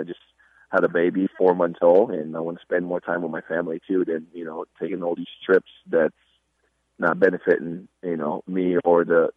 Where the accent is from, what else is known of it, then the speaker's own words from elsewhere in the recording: United States; growing up in America for the amount of years I've been here for, you know, I'm American at the same time